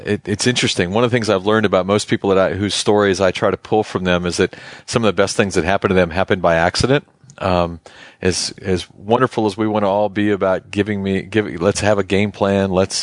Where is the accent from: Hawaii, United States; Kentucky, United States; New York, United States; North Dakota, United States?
Hawaii, United States; I grew up in Hawaii, and I built actually a little church in the backyard of our house.